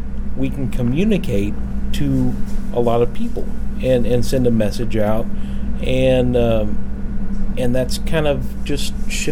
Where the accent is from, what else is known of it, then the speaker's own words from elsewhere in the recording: Louisville, Kentucky, United States; I grew up in Louisville. I've lived in Louisville my whole life.